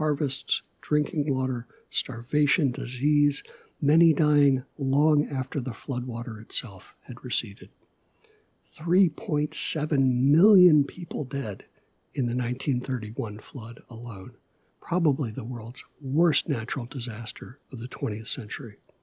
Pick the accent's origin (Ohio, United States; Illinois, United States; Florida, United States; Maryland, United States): Illinois, United States; Evanston; I want to give a big shout out to everyone tuning in from my hometown of Evanston, Illinois